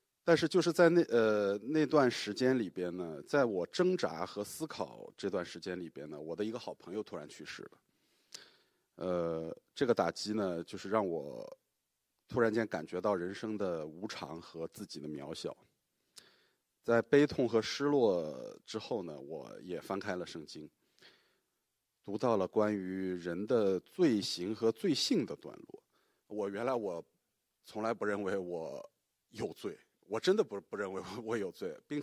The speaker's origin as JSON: {"language": "Chinese", "region": "Shanghai", "country": "China", "said": "我也来自上海。"}